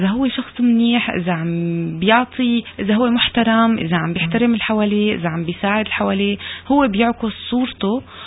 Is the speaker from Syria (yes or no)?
yes; Syria; now in Canada; يعرفوا أنا سورية أو الباكراوند تبعي.